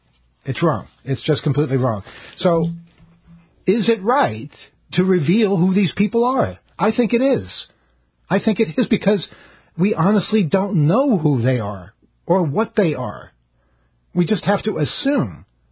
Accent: New York City, New York, United States; I grew up in Jamaica, in Queens, and Jamaica Avenue is a big street there.

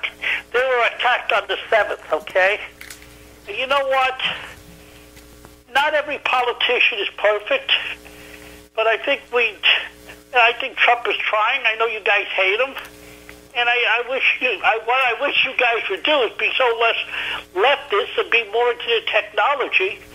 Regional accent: Queens, New York, United States; This is a guy from Queens, okay?

